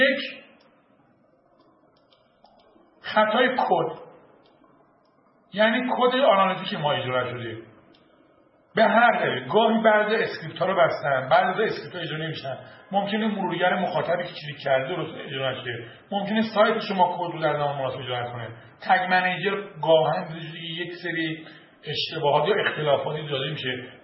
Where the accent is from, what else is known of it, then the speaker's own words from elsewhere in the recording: Iran; چون ما ایرانی هستیم و فعلا تحریمیم،